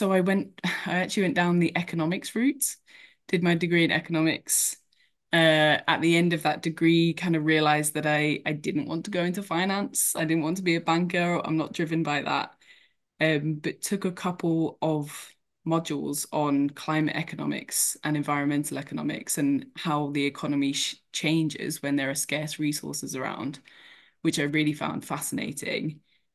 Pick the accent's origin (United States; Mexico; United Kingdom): United Kingdom; East of England; I grew up in Cambridgeshire